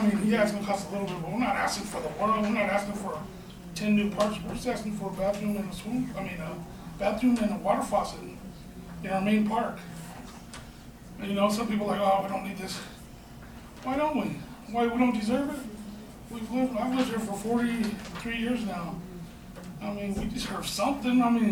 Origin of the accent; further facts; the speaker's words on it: West Pittsburg, California, United States; I'm just here from West Pittsburgh speaking about our park